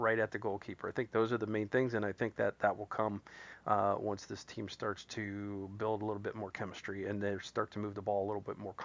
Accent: Columbus, Ohio, United States; Yeah. That's my hometown, too.

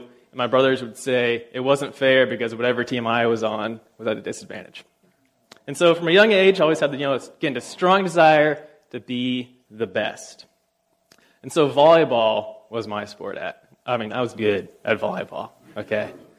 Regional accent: Orlando, Florida, United States; I grew up in Orlando, Florida, as the youngest of four brothers.

